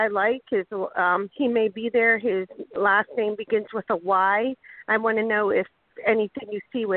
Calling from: Delray Beach, Florida, United States; from Delray.

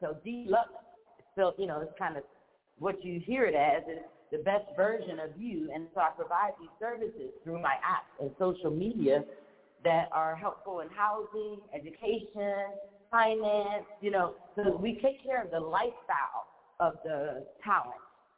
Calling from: Washington, District of Columbia, United States; I am an Air Force veteran and a God-fearing woman, and I'm calling from Washington, D.C.

